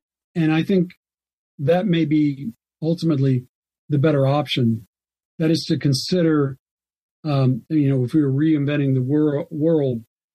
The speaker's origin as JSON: {"language": "English", "region": "Alabama", "country": "United States", "tie": "born or raised there", "said": "And so, my home state, for example, of Alabama, relied on a special committee twice"}